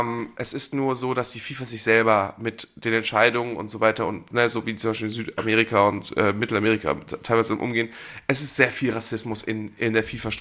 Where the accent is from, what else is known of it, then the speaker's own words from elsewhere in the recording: Belgium; Also, ich bin Belgier